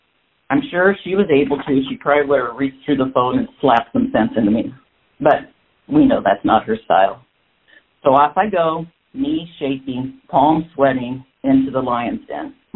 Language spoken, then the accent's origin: English; Arizona, United States; which is, of course, in California, next door to my home state out here in Arizona.